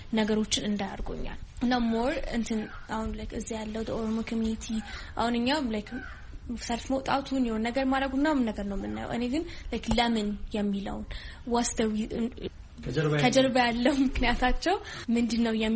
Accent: Addis Ababa, Ethiopia; እኔ አዲስ አበባ ነው ተወልጄ የሚያደኩት።

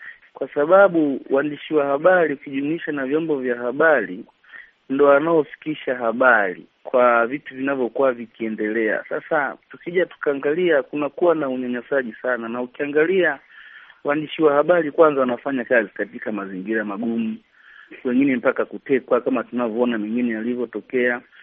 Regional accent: Tanzania; Kwa mimi nikiwa kama Mtanzania

